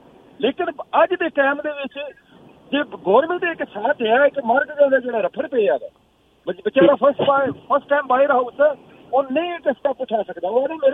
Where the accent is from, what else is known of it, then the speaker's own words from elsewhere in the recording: Punjab, Pakistan; ਮੈਂ ਆਪਣੇ ਬਿਟਵੀਨ ਲਾਹੌਰ ਔਰ ਇਸਲਾਮਾਬਾਦ, ਪੰਜਾਬ।